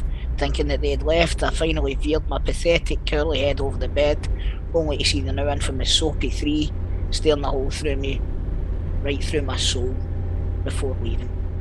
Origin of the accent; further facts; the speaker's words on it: Scotland, United Kingdom; We won tea because we're Scottish.